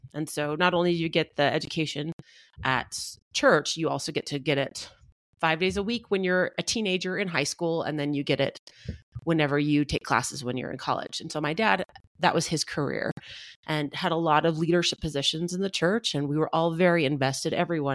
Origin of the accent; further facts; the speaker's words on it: Utah, United States; In Utah, we take our pioneer heritage very seriously.